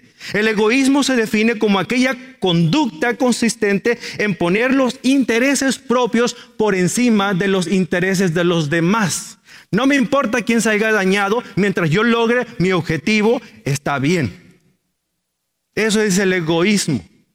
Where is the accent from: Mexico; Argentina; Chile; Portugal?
Mexico; Lo digo porque soy mexicano.